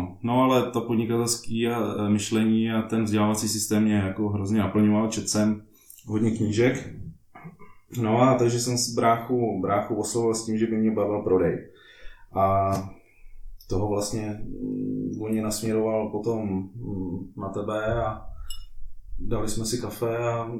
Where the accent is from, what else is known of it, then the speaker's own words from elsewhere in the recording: Pardubice, Pardubice Region, Czechia; Je mě 27 let. Co bych o sobě ještě řekl? Jsem z Pardubic.